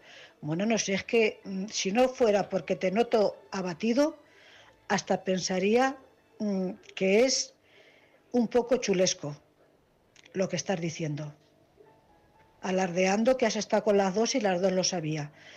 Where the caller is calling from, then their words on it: Cuenca, Castilla-La Mancha, Spain; de Cuenca.